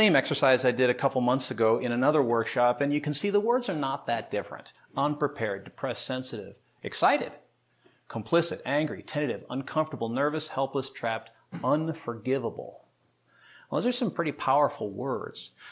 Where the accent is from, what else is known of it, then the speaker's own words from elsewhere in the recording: Portland, United States; As Sharon said, I come from Portland.